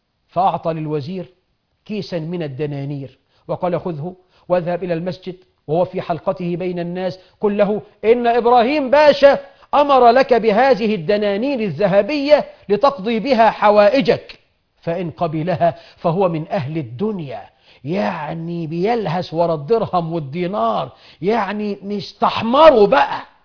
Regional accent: Egypt; أنت عارف عندنا في مصر طباخ السم بيدوقه

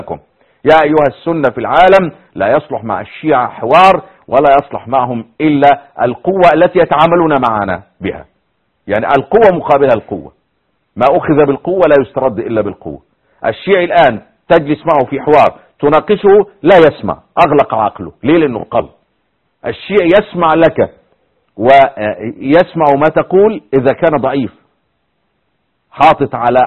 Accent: Iraq; يعني انا ابن العراق احكي وياك عراقي ومعي باسبور عراقي لما اتيت من محافظة تانية خلاف بغداد

